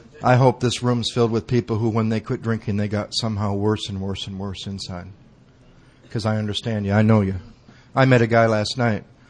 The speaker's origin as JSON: {"language": "English", "town": "Battle Creek", "region": "Michigan", "country": "United States", "tie": "born or raised there", "said": "I grew up in Battle Creek, Michigan, which is halfway between Detroit and Chicago"}